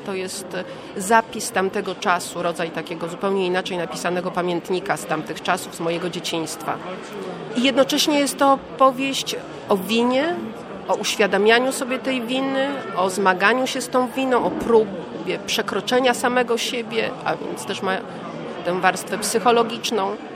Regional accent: Gdańsk, Pomeranian Voivodeship, Poland; Kiedy kupiłam sobie mieszkanie na Gdańskim Przymorzu, ja w ogóle jestem przymorzanką prawie z urodzenia

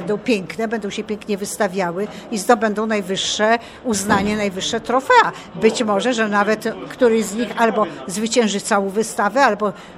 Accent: Bydgoszcz, Kuyavian-Pomeranian Voivodeship, Poland; jestem z Bydgoszczy, jestem sędzią międzynarodowym, no kilku grup FCI.

